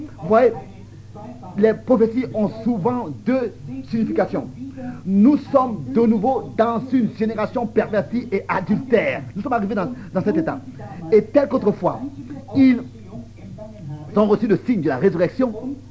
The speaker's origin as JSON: {"language": "French", "country": "United States", "said": "Je suis américain et beaucoup de mes parents sont morts dans la guerre, etc. L'Amérique est mon pays."}